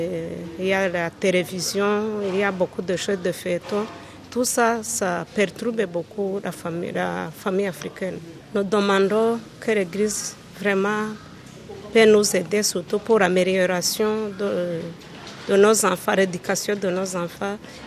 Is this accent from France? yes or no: no; Rwanda; now in Cotonou, Benin; je suis rwandaise. Je suis à l'Institut Pontificale Jean-Paul II à Cotonou.